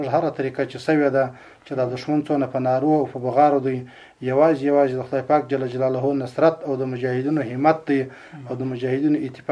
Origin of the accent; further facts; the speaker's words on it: Helmand, Afghanistan; ځکه زه د هلمند د تللی یم فراه ته استول سوی یم